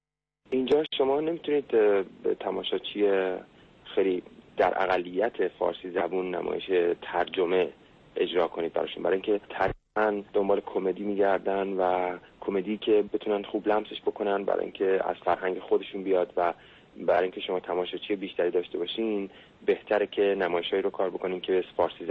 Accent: Iran; moved away as an adult; now in Canada; در سال 2005 وقتی که من از ایران به کانادا مهاجرت کردم

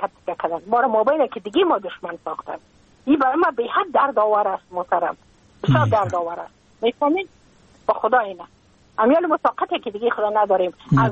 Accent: Afghanistan; moved away as an adult; now in United States; از اینکه ما که از افغانستان بقا آمدم ما اون سال بودم 28 ساله،

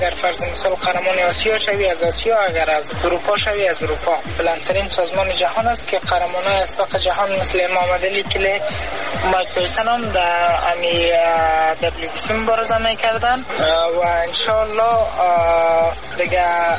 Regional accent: Afghanistan; من یکانه افغان هستم

